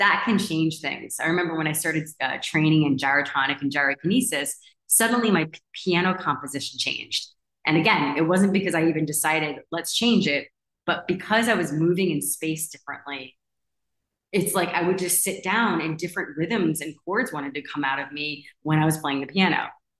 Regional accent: United States; having being a resident in different countries, I've had to, as an American, I've had to really understand international tax law.

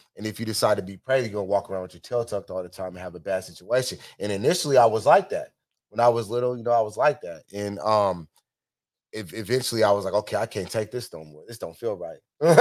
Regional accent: Seattle, Washington, United States; Oh, I was raised in Central District.

